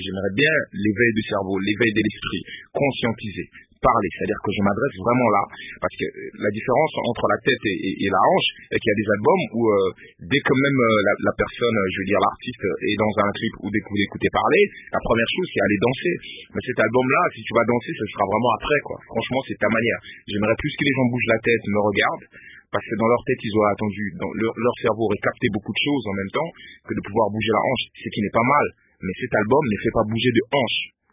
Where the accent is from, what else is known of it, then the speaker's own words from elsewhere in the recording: Lodja, Sankuru, DR Congo; also born or lived in Kinshasa; d'où je viens, de mon village natal à Lodja, jusqu'à Kinshasa